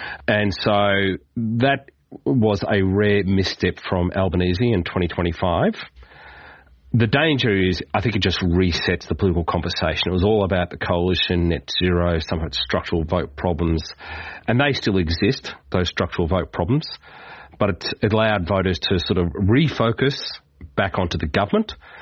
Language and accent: English; Mackay, Queensland, Australia; That was a member for Dawson, which is based in Mackay, my hometown.